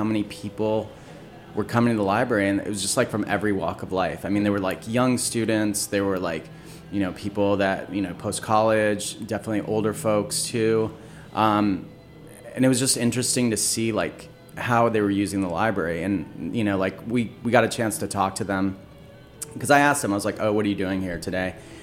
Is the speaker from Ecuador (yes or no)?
yes; Ecuador; I'm originally from Ecuador.